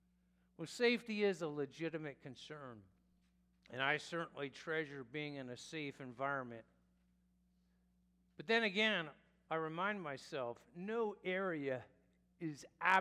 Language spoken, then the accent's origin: English; Philadelphia, Pennsylvania, United States; also born or lived in New York / New Jersey; now in Baltimore, United States; I lived in three different metropolitan areas, first growing up in Philadelphia.